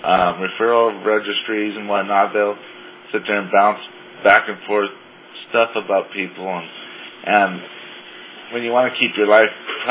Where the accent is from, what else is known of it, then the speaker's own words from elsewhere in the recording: Washington, United States; And so I was wondering if I'm from Washington State as well